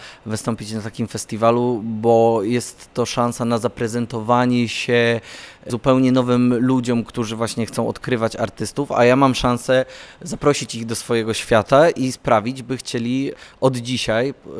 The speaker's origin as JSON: {"language": "Polish", "town": "Szczecinek", "region": "West Pomeranian Voivodeship", "country": "Poland", "said": "a jestem spod Szczecinka"}